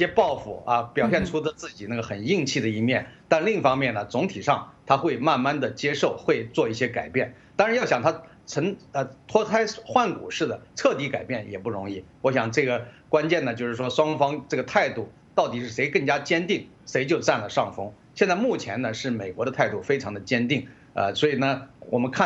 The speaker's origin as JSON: {"language": "Chinese", "country": "China"}